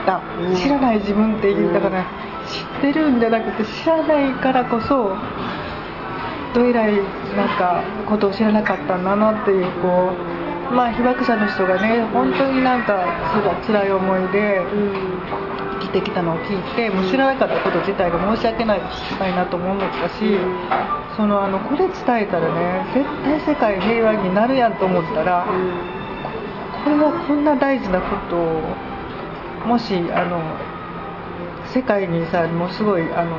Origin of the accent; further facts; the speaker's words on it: Kobe, Hyogo, Japan; born there; moved away as an adult; 神戸生まれなんですよ、ね、神戸生まれで、も私ね、海外は別に全然行きたくない人だったのに、旦那の海外赴任がそれでね、もう全然行きたくないのに海外に住むことになって